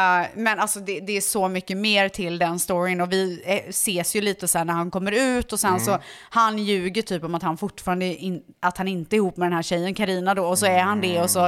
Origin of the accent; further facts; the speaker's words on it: Borås, Västra Götaland County, Sweden; alltså jag var ändå från Borås.